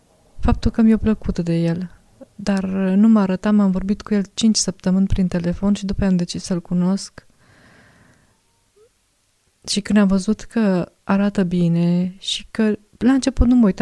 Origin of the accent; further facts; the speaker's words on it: Negrești-Oaș, Satu Mare County, Romania; eu sunt din Negreștioa